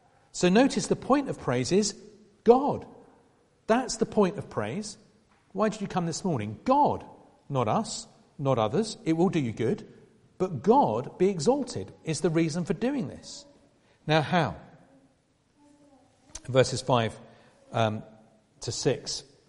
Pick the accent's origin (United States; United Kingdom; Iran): United Kingdom; England; it's probably because I'm English